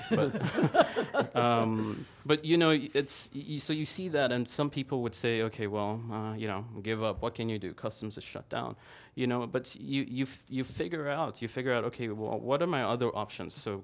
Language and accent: English; Nigeria; So I was born and raised in Nigeria.